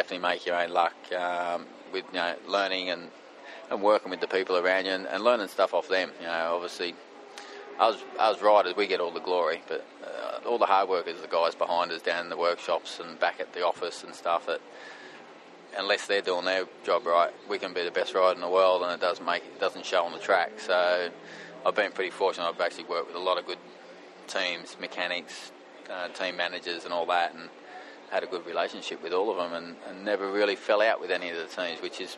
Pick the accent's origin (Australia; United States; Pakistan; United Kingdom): Australia; You know, being Australian, you're not part of the European world culture.